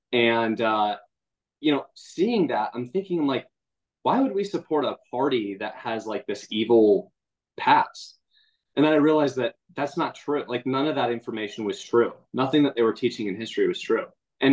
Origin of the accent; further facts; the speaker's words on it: Arizona, United States; growing up in the West Valley, those of you that know the Valley, you know, it's really like seven different states, right?